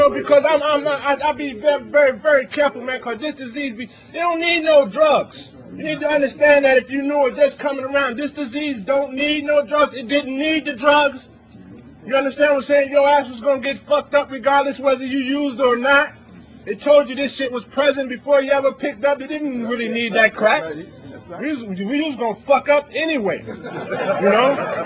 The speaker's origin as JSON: {"language": "English", "town": "New York City", "region": "New York", "country": "United States", "said": "because I'm from Bed-Stuy, Bushwick area, and I got clean in Manhattan"}